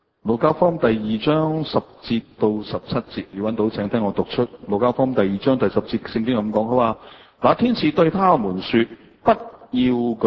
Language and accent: Cantonese; Hong Kong